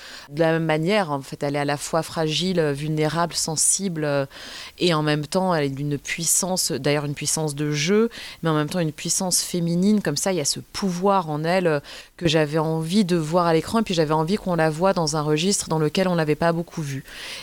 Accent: France; Moi en grandissant en France, en étant algérienne et en étant tout aussi française d'ailleurs

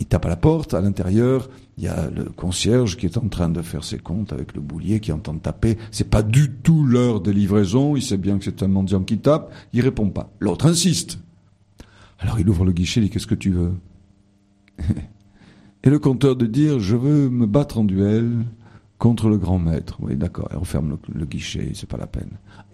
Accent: Marseille, Provence-Alpes-Côte d'Azur, France; je suis marseillais.

